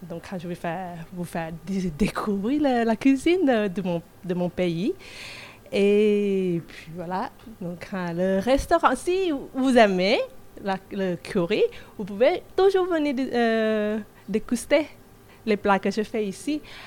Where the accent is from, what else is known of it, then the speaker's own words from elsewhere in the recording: Thailand; je suis originaire de la Thaïlande et je suis chef du restaurant Le Petit Thaï.